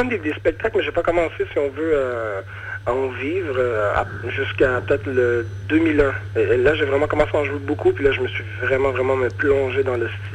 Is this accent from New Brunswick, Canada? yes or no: yes; Moncton, New Brunswick, Canada; C'est de là d'où je viens, mes racines, mes parents, tout le reste de ma famille habite là d'ailleurs.